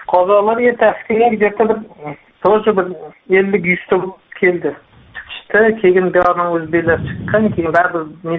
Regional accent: Chirchiq, Tashkent Region, Uzbekistan; Men Chirchiqdan.

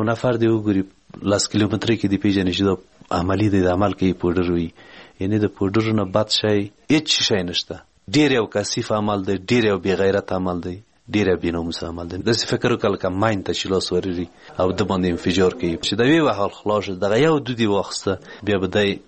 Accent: Parwan, Afghanistan; د پروان د ولایت یمه، د غوربند ولسوالۍ.

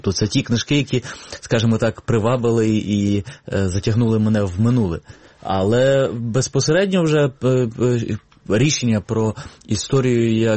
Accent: Lviv, Lviv Oblast, Ukraine; Я зростав у Львові, очевидно, що це все відбувалося в мене на очах

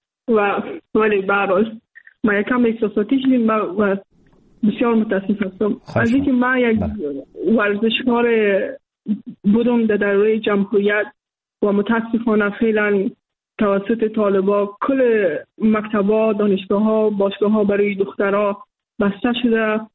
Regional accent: Afghanistan; ما به عنوان یک دختر افغانستان که در افغانستان به دنیا آمدیم، در افغانستان بزرگ شدیم،

